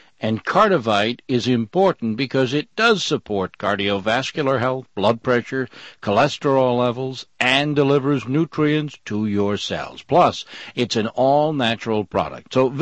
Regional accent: Rhode Island, United States; I'm from Rhode Island

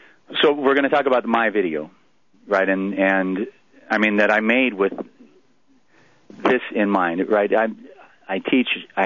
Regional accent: Los Angeles, California, United States; I grew up in Los Angeles, in East Los Angeles, in an environment

